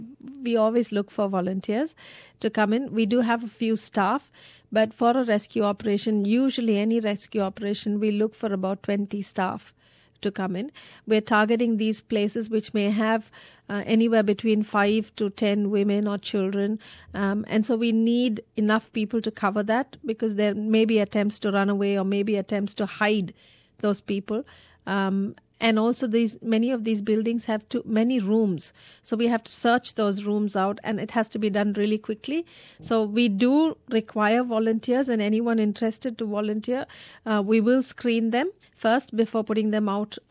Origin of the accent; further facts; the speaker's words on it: India; Well, my message is really an appeal that being an Indian, I think it will take all of us to make an impact in our country. Our country is ours, and we need to protect our women and children.